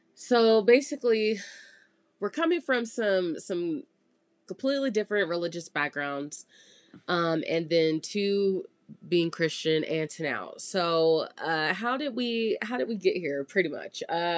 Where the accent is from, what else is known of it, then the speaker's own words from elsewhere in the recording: Oklahoma, United States; Because we're from Oklahoma originally.